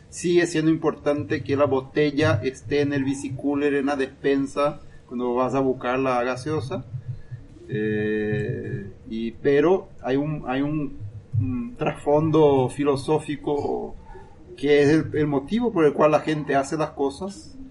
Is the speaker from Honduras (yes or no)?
no; Brazil; now in Paraguay; soy brasileño, vivo hace más de 20 años en Paraguay.